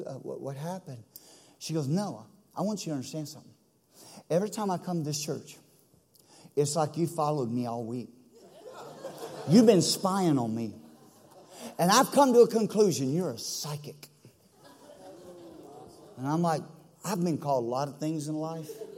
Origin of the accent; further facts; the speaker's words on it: Sweeney, Texas, United States; But I'm from Sweeney, and so y'all pray for me.